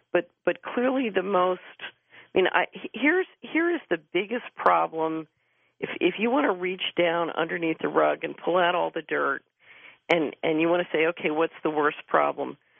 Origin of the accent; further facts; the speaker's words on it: Philadelphia, Pennsylvania, United States; My neighbor, I grew up in West Philadelphia, about a block away from where … mother lived.